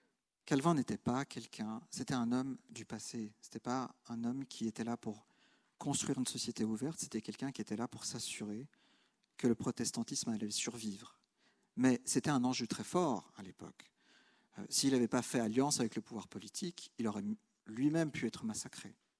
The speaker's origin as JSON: {"language": "French", "region": "Geneva", "country": "Switzerland", "tie": "born or raised there", "said": "Moi, j'ai grandi à Genève"}